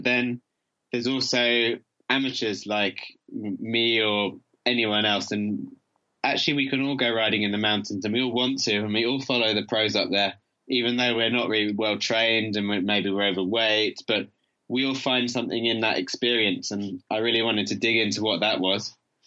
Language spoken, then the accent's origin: English; London, United Kingdom; I grew up in London, in the center of town